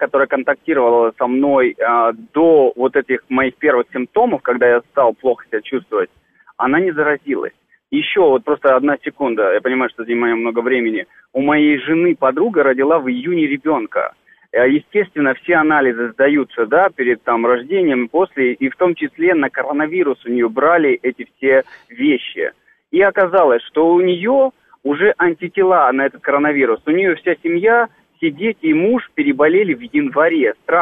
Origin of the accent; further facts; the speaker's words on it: Moscow, Russia; Я сам москвич, но мы на даче переживали это все. Это Подмосковье.